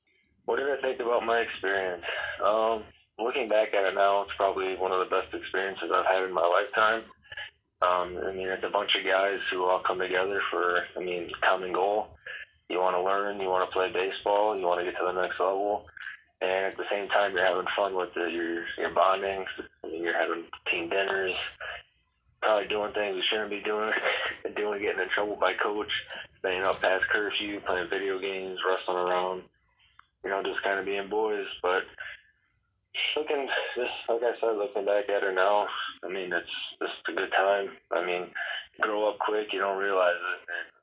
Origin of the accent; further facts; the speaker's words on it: DeKalb, Illinois, United States; I'm from DeKalb, Illinois.